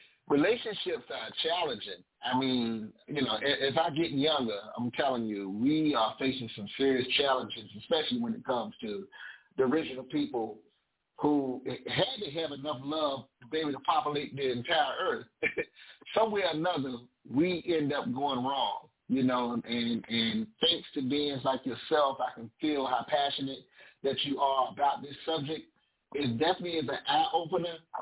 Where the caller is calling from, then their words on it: Philadelphia, Pennsylvania, United States; I'm actually calling from Philly tonight.